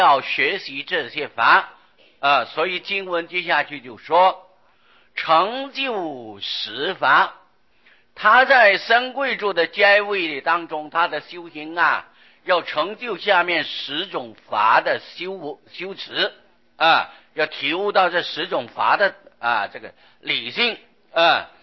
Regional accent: China; 而我们中国人呢、啊、喜欢简略

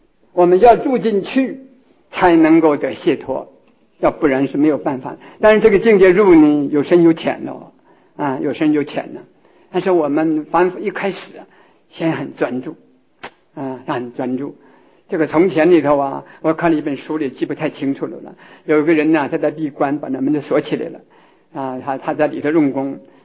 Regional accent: China; 我们中国人呢，这个在小学的时候很讲这个，叫聚精会神啊

